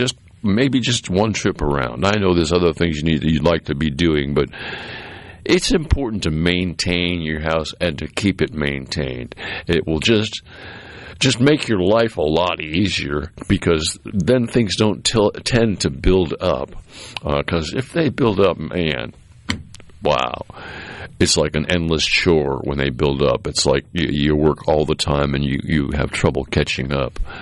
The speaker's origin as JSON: {"language": "English", "region": "New England", "country": "United States", "tie": "born or raised there", "said": "Of course, you know, I grew up in New England, and I managed lumberyards up there"}